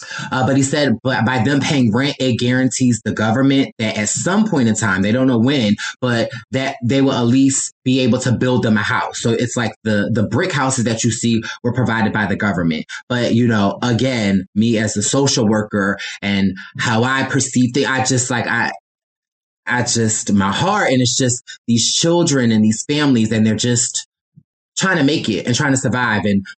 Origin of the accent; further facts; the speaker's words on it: United States; we are still in Africa and there are things, you know, we are American.